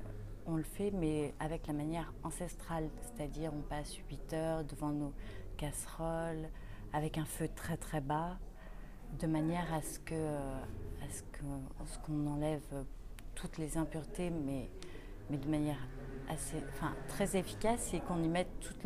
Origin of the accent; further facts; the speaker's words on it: Grenoble, Auvergne-Rhône-Alpes, France; Je suis une fille qui vient de montagne. Je suis grenobloise d'origine